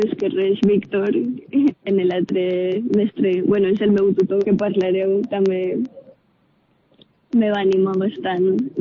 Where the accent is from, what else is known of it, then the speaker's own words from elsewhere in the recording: Castelló, Valencian Community, Spain; en realitat sóc la única de Castelló